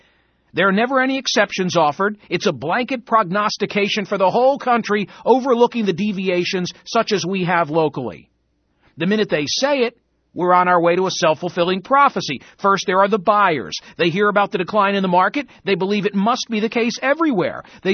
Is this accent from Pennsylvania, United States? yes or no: yes; Philadelphia, Pennsylvania, United States; from Philadelphia, once again with the privilege of pinch hitting